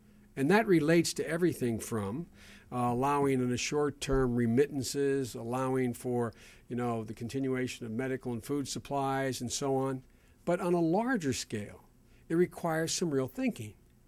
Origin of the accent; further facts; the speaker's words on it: Pennsylvania, United States; also born or lived in Delaware; My home state of Pennsylvania, was it 247,000 newly registered Democrats? My home state of Delaware